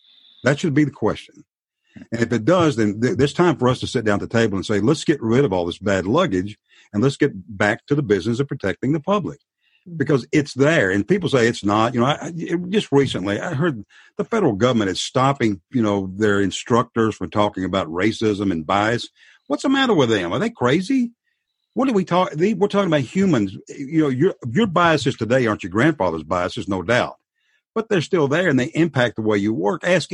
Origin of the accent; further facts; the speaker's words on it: the South, United States; I'm white, I'm male, and I'm a Southerner. I was soaked in racism like a biscuit to gravy.